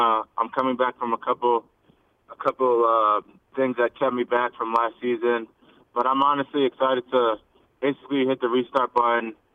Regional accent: London, United Kingdom; moved away; It's a cereal that I grew up eating in London.

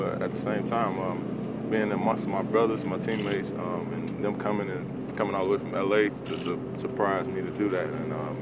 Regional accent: Florida, United States; I grew up in Florida, man. I had 18 years to go out and walk on the sand and beach sand and stuff.

